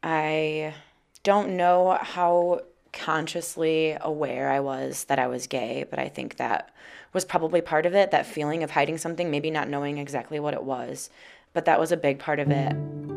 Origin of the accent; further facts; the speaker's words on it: Hudsonville, Michigan, United States; I'm 27. I grew up in Hudsonville, which is not too far from Grand Rapids.